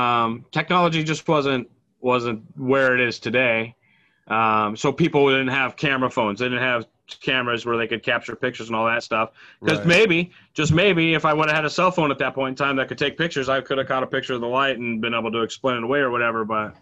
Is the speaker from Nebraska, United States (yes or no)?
yes; Omaha, Nebraska, United States; now in Phoenix, United States; A small town, Nebraska boy. I moved from Omaha, Nebraska to Phoenix, Arizona to the big city.